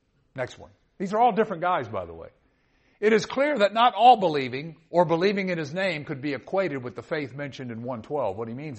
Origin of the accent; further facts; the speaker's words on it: Kentucky, United States; I'm from Kentucky originally.